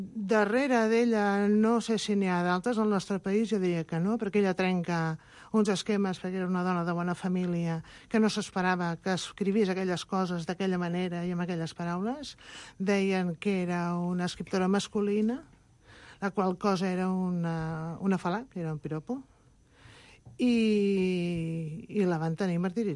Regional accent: Barcelona, Catalonia, Spain; jo sóc de Barcelona

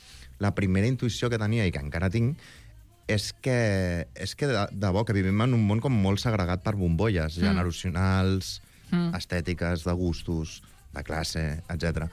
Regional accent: Barcelona, Catalonia, Spain; jo ja he nascut a Barcelona, soc català, però diguem, cada cop que teníem uns dies de vacances, etc., anàvem allà i encara ara ho faig jo amb la meva família.

